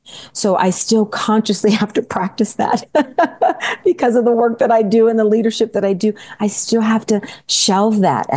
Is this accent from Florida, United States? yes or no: no; California, United States; because again, I'm a young Black girl growing up in California and to a single mom with two sisters.